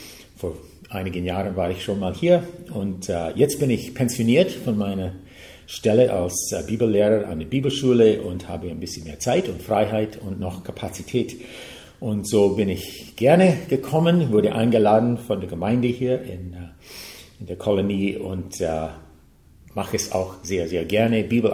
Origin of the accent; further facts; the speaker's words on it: Canada; German is a second language; also born or lived in Scotland / Germany; now in United States; Ich wurde in Kanada geboren, bin dort auch aufgewachsen und habe jetzt inzwischen ungefähr so viele Jahre in den USA auch gelebt wie in Kanada. Zusätzlich studierte ich in Schottland 3 Jahre und ich habe auch 2-mal in Deutschland gelebt, insgesamt 5 Jahre.